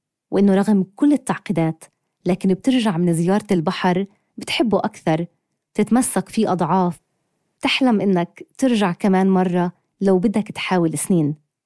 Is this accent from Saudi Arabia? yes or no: no; Ramallah, West Bank, Palestine; أنا من رام الله عشان أدخل القدس والمناطق المحتلة عام 48